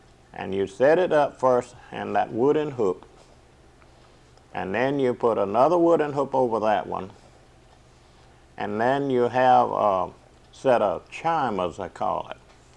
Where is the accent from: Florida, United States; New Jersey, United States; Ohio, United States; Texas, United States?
Florida, United States; Esto; I was born in … I was born and reared in Esto, Florida here, Holmes County.